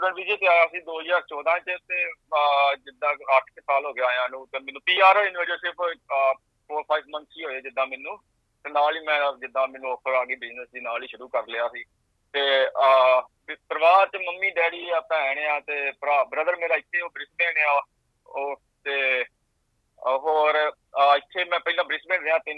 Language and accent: Punjabi; Amritsar, Punjab, India; ਮਾਝੇ ਦਾ ਜੀ, ਮੈਂ ਆਪਣਾ ਰਾਜਸਥਾਨ ਸੀ ਤੋਂ ਬਿਲੋਂਗ ਕਰਦਾ ਜੀ, ਅੰਮ੍ਰਿਤਸਰ ਤੋਂ